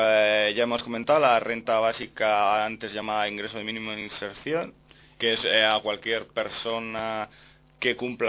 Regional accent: Irún, Basque Country, Spain; por ejemplo, en mi pueblo, en Irún

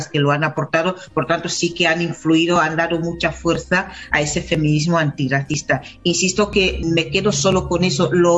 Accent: Equatorial Guinea; La lucha feminista hasta ahora en Guinea, en mi país, ha sido como una resistencias individuales, ¿no?

